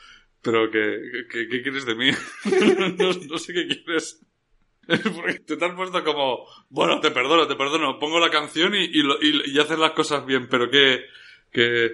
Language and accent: Spanish; Spain; Yo soy muy español.